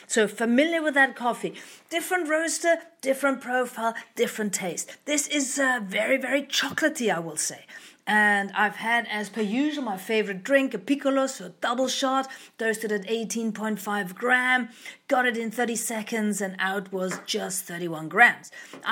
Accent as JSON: {"language": "English", "country": "Austria", "tie": "born or raised there", "first_language": "French", "said": "I speak a few languages. English, of course. Austrian, German, of course, because I grew up there many years ago. And French, because my mother tongue is French and I went to the French Lycée."}